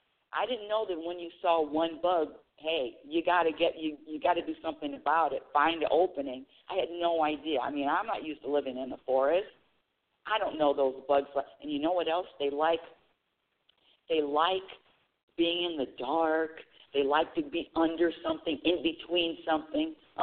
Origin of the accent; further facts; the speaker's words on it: California, United States; You know, I'm from California.